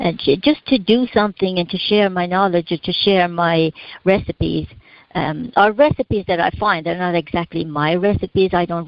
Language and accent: English; Ireland; I grew up in Ireland, and it was vegetables, potatoes, and meat.